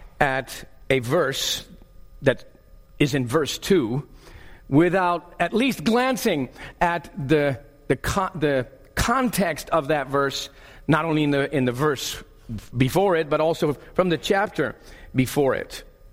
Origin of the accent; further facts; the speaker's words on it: Netherlands; After growing up as a missionary kid on the field in the Netherlands and Chrissy growing up in France, after 31 years serving on the field in the Netherlands